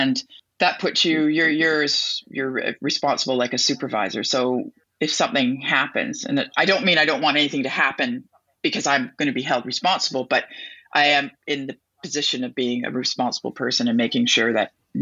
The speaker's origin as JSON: {"language": "English", "town": "Regina", "region": "Saskatchewan", "country": "Canada", "tie": "born or raised there", "said": "I do remember when I was born in Regina, Saskatchewan, and we had a swimming pool in our backyard."}